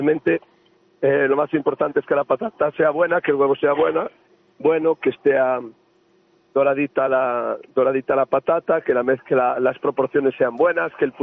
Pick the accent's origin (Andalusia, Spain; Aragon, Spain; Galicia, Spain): Galicia, Spain; ya voy para allá, para Galicia, a disfrutar de mi tierra